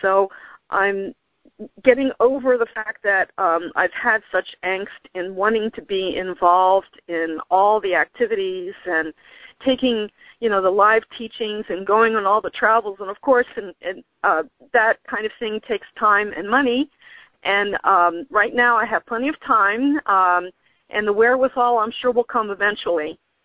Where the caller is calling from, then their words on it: Pennsylvania, United States; I'm calling from near Philadelphia in Pennsylvania, USA.